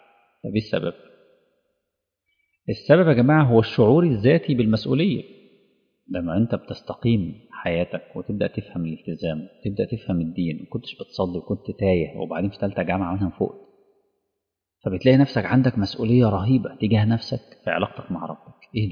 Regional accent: Egypt

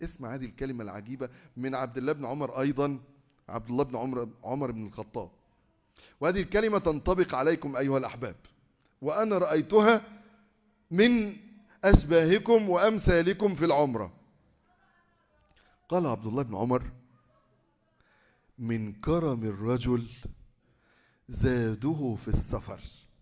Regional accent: Egypt

